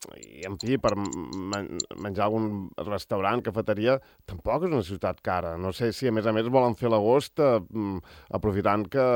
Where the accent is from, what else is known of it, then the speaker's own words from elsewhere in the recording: Balearic Islands, Spain; Digue-li que sóc de les Illes, també.